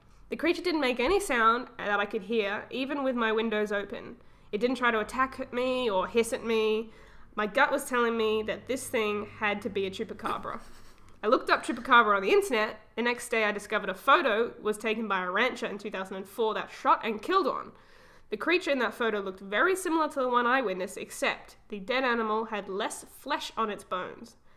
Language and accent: English; Australia; I'm Australian, like, we're Australian